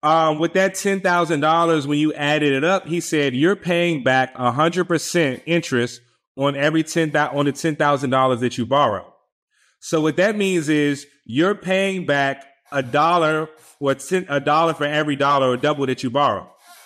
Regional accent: Washington, District of Columbia, United States; I'm born and raised in Washington, D.C., I attended Virginia Commonwealth University, VCU Rams, in Richmond, Virginia.

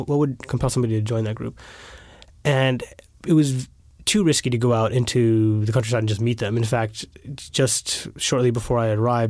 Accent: United States; Well, I'm an American journalist.

